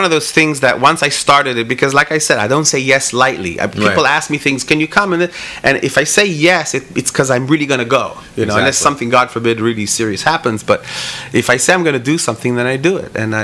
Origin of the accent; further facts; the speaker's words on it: Spain; I mean, I lived, you know, I grew up in Spain.